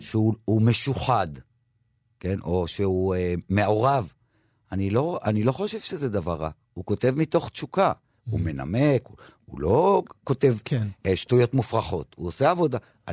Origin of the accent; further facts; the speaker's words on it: Jerusalem, Jerusalem District, Israel; אני עולה לאוטובוס בירושלים, אני ירושלמי